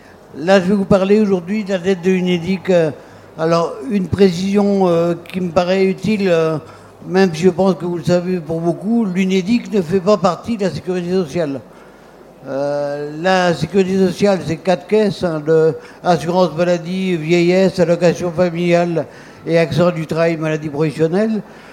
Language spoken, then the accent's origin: French; Brittany, France; Donc, je viens de Bretagne, où il fait beau également.